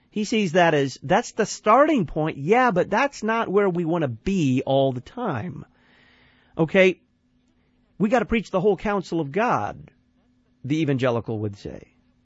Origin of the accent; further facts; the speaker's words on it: Dallas, Texas, United States; How's the weather in Fort Worth? I come from Dallas.